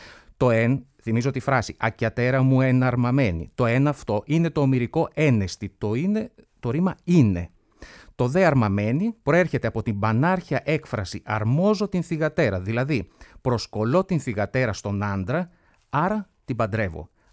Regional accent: Missolonghi, Western Greece, Greece; Κατάγομαι από το Μεσολόγγι και είναι τιμή μου.

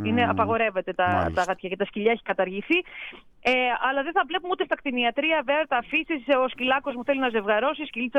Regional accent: Paros, South Aegean, Greece; εγώ κατάγομαι από την Πάρο. Στις Κυκλάδες είναι μάστιγα το παστούρωμα

